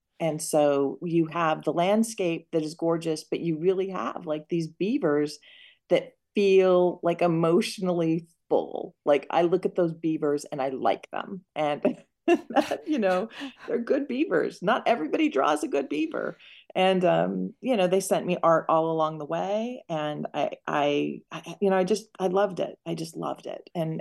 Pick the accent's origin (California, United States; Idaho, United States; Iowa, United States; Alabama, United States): Idaho, United States; I come from Idaho.